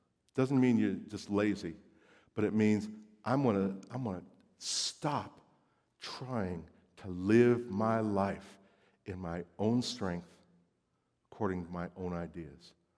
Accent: New Jersey, United States; I'm originally from New Jersey, and we don't trust anybody, right?

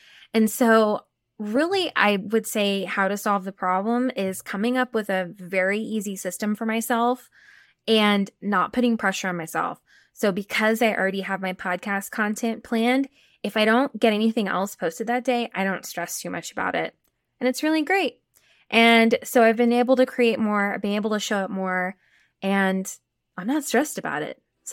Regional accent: Texas, United States; y'all, I'm from Texas, so I can say y'all.

